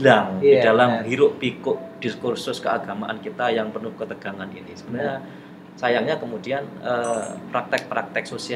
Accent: East Java, Indonesia; apalagi kalau saya ini kan orang Jawa Timur. Tinggal di pesantren cukup lama

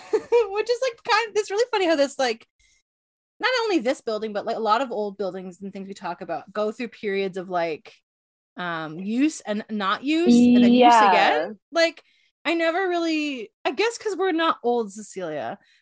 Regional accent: Canada; We're Canadian. We don't know anything.

